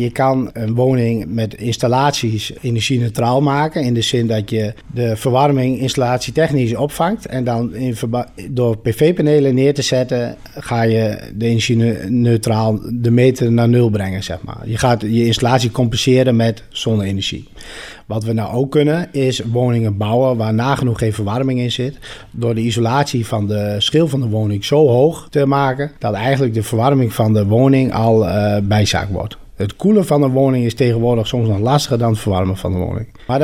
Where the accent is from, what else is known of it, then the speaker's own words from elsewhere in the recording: Nijensleek, Drenthe, Netherlands; ik woon mijn hele leven al in Nijensleek. Ik heb een half jaar in Steenwijk gewoond en toen ben ik maar weer teruggegaan.